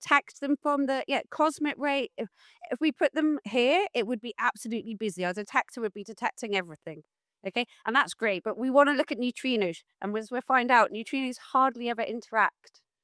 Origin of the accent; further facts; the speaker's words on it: South East England, United Kingdom; I'm from Sussex.